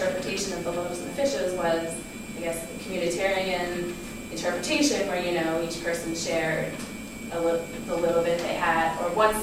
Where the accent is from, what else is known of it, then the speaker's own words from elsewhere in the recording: East Coast, United States; and I'm from the East Coast, and so fall is very different here than, you know, no maple trees really